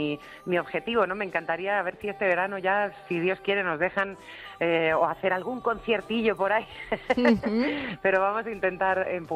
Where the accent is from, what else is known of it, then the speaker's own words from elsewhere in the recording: Spain; Desde aquí, efectivamente, que me hace muchísima ilusión estar en mi tierra y he hecho mi banda exclusivamente aquí para España